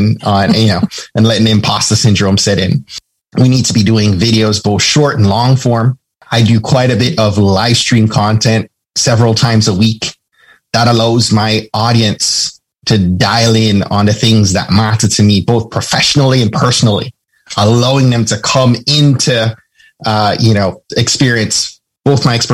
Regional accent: Jamaica; but I'm Jamaican, I'm a Christian, I'm a husband, I'm a dad.

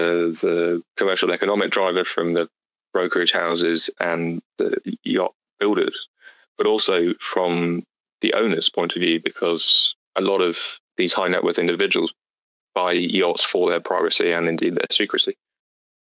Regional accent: United Kingdom; And now here I am back in my hometown in the UK, spending quite a lot of time in the Barber as well.

